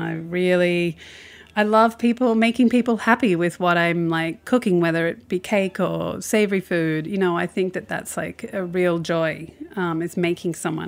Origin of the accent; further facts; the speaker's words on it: Australia; You know, I mean, as an Australian, I can't.